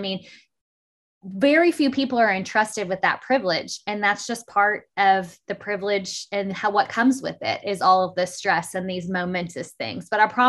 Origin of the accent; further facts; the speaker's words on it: Arkansas, United States; And remember, I'm from Arkansas, right?